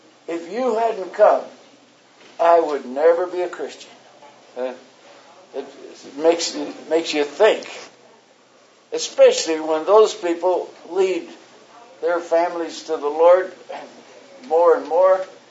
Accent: Texas, United States; I'm a cowboy from Texas.

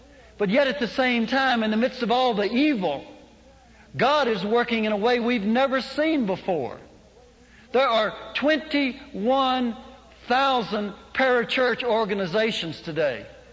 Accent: Mississippi, United States; now I know from the accent you probably thought I was from Chicago and New Jersey, but I actually started out a Mississippi farm boy with mud between my toes and still have that.

